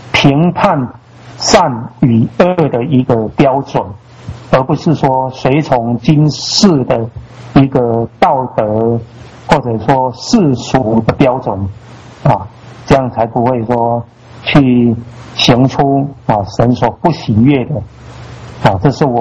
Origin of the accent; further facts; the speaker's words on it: China; 或者说以我们中国人的认定的这一个糠呢